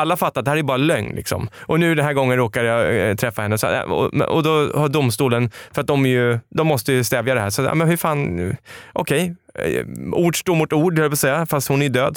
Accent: Stockholm, Stockholm County, Sweden; hon är från Skåne och jag är från Stockholm

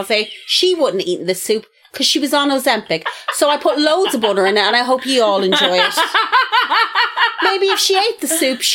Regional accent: Ireland; Whereas the one thing I do love about being Irish, and not to be like Ireland, is we have a massive sense of community.

